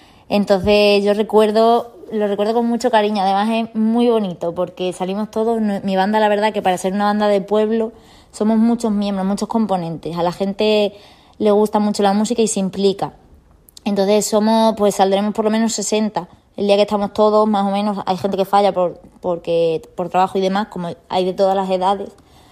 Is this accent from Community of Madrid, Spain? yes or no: no; Campanario, Extremadura, Spain; born or raised there